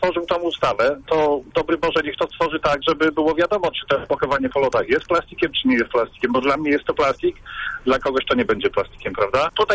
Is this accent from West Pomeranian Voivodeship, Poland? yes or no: no; Murowana Goślina, Greater Poland Voivodeship, Poland; Jestem z Murowanego Ślina